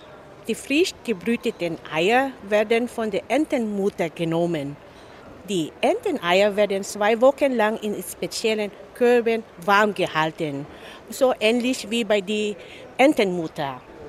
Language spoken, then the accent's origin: German; Philippines; ich komme aus Philippinen.